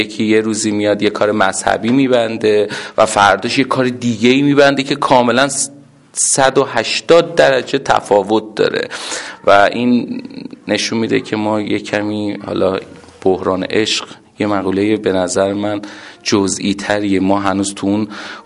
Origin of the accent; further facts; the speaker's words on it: Iran; moved away; سری واژگانی وجود داره که نشون میده یا حالا میتونه نشون بده که من یه آذریم و یک فرد، حالا میتونم بگم مهاجرم تو این شهر و اومدم داریم تو این شهر زندگی میکنم.